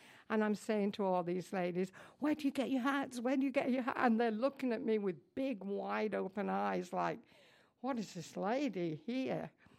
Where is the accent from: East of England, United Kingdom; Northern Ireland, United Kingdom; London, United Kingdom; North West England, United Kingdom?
North West England, United Kingdom; now in United States; And I grew up around the English Lake District, but I never experienced black shot ice.